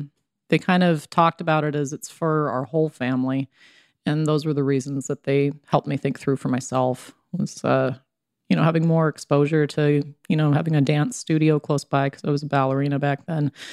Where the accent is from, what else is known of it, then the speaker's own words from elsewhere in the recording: Browning, Montana, United States; also born or lived in Kalispell, Montana; I was born technically in Kalispell, Montana. There wasn't a doctor in Browning that day that could have helped my mom with a C-section if she needed it. So I came out in Kalispell, but I went home too and was raised in Browning, Montana on the Blackfeet Reservation.